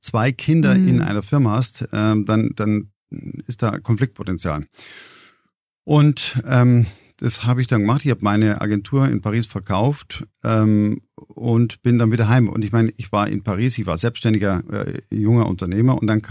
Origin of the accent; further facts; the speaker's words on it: Bavaria, Germany; Ich bin am Tegernsee aufgewachsen, in unserer kleinen Papierfabrik.